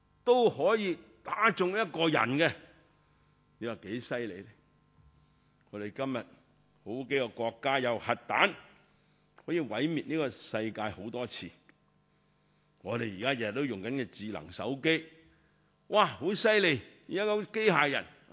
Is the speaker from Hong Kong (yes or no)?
yes; Hong Kong; 但是其实我们香港人很清楚